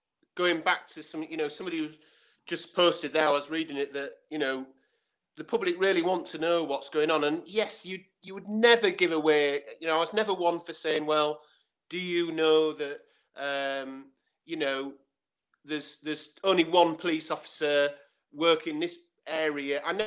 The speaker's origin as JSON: {"language": "English", "region": "Yorkshire and the Humber", "country": "United Kingdom", "said": "I mean, as a Yorkshireman who drinks countless supplies of tea"}